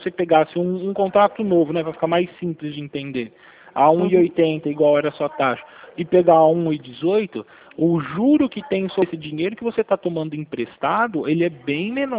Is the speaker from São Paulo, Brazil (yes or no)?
yes; Americana, São Paulo, Brazil; eu sou daqui de Americana.